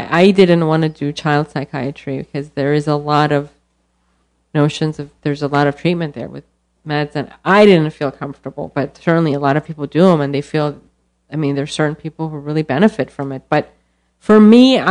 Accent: Iran; Well, so my mom is half French and my dad's Iranian, but I grew up in Iran and my grandmother was French.

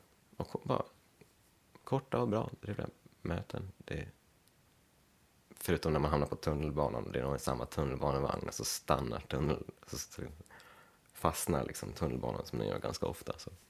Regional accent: Leksand, Dalarna County, Sweden; Jag kommer från Leksand, och jag har mina föräldrar och en syster här i Krokarna.

